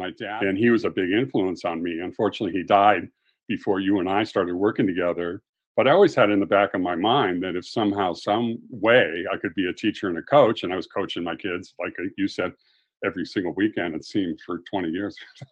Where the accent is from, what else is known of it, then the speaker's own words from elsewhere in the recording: Los Angeles, California, United States; So, I was a fanatic growing up in West LA, and I played in high school, played in college over there at Wesleyan in Connecticut, Division III.